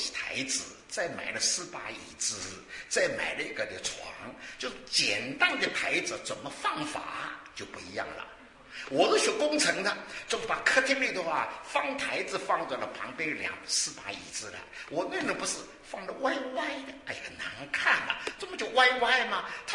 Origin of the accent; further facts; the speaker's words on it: Jiangsu, China; 我是江苏人，我那人是东北人，南北籍的